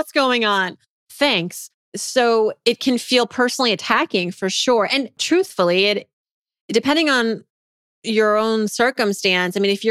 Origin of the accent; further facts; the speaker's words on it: Worcester, Massachusetts, United States; I grew up in Worcester, Massachusetts for part of my childhood, which in the 80s, the New York Times called it nobody's first choice.